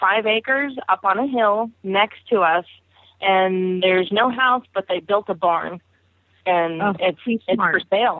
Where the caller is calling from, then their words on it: Texas, United States; Central. I'm near Austin.